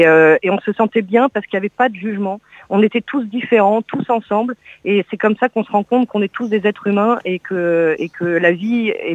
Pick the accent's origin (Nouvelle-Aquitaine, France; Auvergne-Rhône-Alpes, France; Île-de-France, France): Nouvelle-Aquitaine, France; Sauvion; tous les gens sont contents de vous accueillir ici les Montois chez nous à Sauvion.